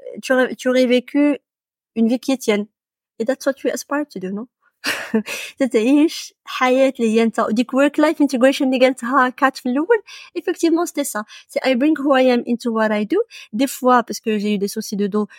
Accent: Morocco; présenté mes compétences en tant que Marocaine

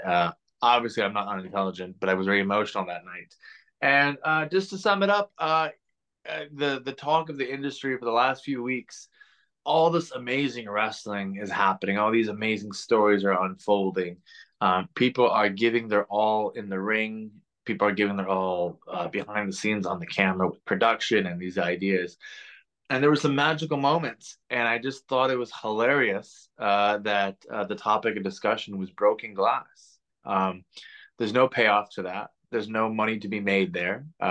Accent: Chicago, Illinois, United States; victorious in my hometown of Chicago.

